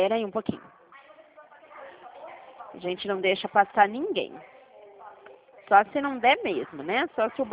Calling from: Dracena, São Paulo, Brazil; Eu falo aqui da agência de Dracena.

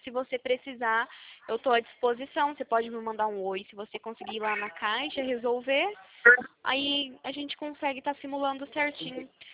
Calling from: Arapongas, Paraná, Brazil; Eu sou aqui da cidade de Arapongas, no Paraná.

